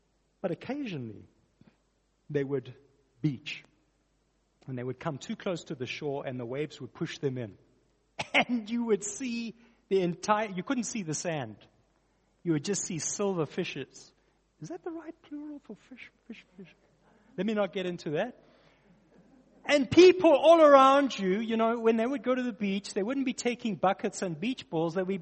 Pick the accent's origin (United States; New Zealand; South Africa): South Africa; Port Shepstone, KwaZulu-Natal; Folks, I grew up on the KwaZulu-Natal South Coast, Port Shepstone area.